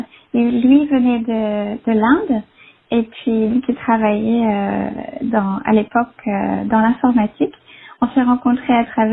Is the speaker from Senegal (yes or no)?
no; Brittany, France; je viens de Bretagne et mon rêve, c'était d'apprendre l'anglais, de voyager.